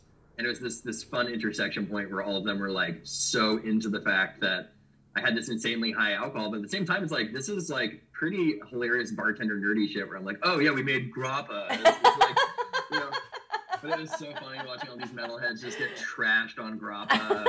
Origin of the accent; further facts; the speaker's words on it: Napa, California, United States; And I remember we passed through Napa, which is my hometown